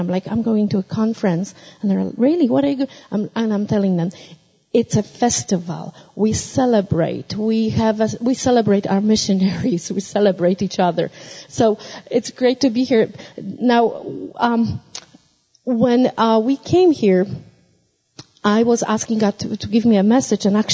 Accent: Warsaw, Masovian Voivodeship, Poland; I come from Poland, Warsaw. It's a little country in the middle of Europe

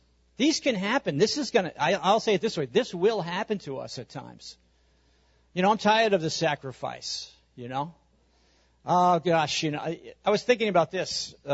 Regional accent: Long Island, New York, United States; I'm from Long Island. Well, are we going to move back to Long Island?

